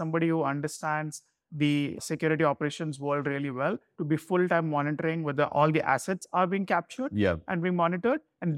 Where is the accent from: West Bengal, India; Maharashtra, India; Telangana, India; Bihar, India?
Maharashtra, India; Mumbai; first language Malayalam; English is a second language; English, I can speak Hindi. I grew up in Mumbai, so I can speak Marathi. My mother tongue, or it's the language that we speak at home, is Malayalam. And then because of Malayalam, I can speak Tamil and I can speak Gujarati as well.